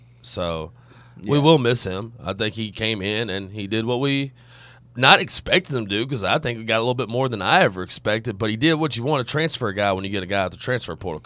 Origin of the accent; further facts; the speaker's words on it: Tennessee, United States; Being able to come home and play in my home state was a dream come true.